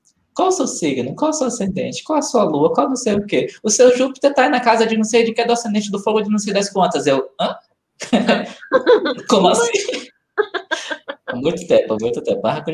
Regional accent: Manaus, Amazonas, Brazil; now in São Paulo, Brazil; desde que eu saí de Manaus, vou morar em São Paulo, 2016

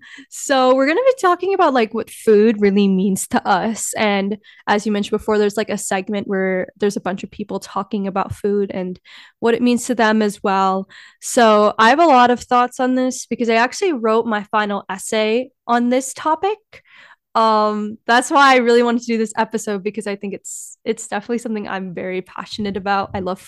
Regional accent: Illinois, United States; I'm Filipino American. I grew up in Illinois, and that's a predominantly white area.

